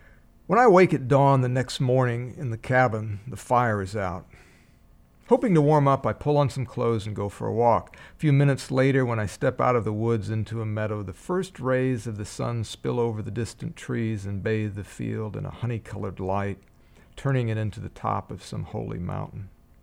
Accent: Iowa, United States; I grew up in Iowa, fishing and hunting and walking the woods and fields of my friends' farms.

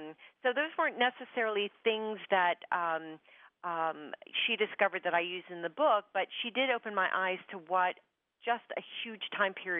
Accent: London, United Kingdom; I grew up in London because of my dad's job.

